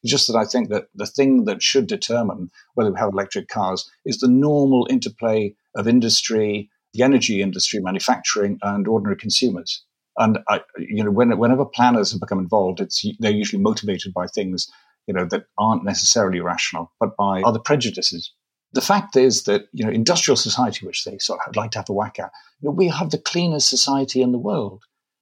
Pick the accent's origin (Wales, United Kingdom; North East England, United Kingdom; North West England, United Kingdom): North East England, United Kingdom; accent: Geordie; I put on a funny accent now, but actually I come from the Northeast. I was Geordie. And when I've had a bit of drink, I started to talk with Geordie again.